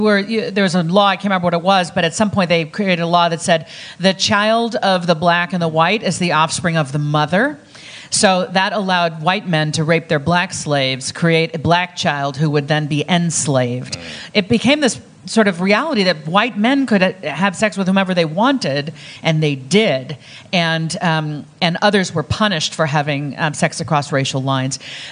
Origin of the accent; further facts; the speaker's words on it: Lagos, Nigeria; born there; Now, I was born on Lagos, Nigerian soil, but I had to affirmatively claim that citizenship if I wanted it.